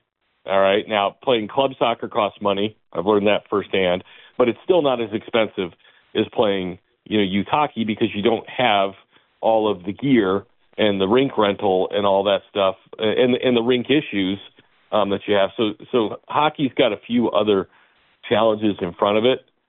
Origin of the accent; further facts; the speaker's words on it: Chicago, Illinois, United States; And, you know, I mean, growing up in Chicago, there were a handful of youth hockey teams, but there wasn't much.